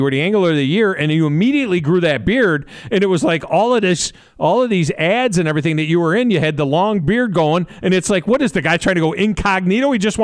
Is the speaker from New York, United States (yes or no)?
yes; New York, United States; I grew up in the Finger Lakes area of upstate New York, but I always tell people I was born up north, but I got here as fast as I can.